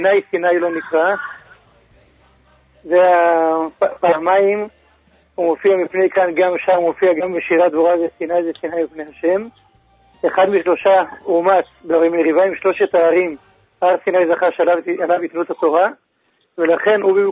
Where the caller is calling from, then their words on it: Bnei Brak, Tel Aviv District, Israel; מבני ברק.